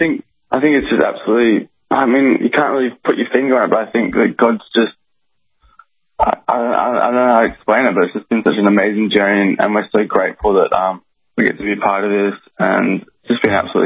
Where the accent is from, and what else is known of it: Australia